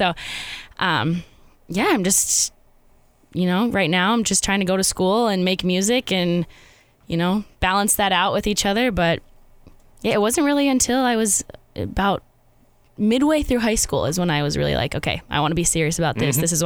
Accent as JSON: {"language": "English", "town": "Sioux Falls", "region": "South Dakota", "country": "United States", "tie": "born or raised there", "said": "Well, so grew up, born and raised in Sioux Falls, South Dakota."}